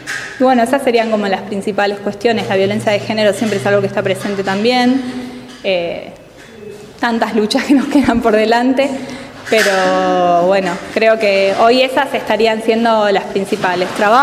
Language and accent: Spanish; Viedma, Río Negro, Argentina; yo soy acá de Viedma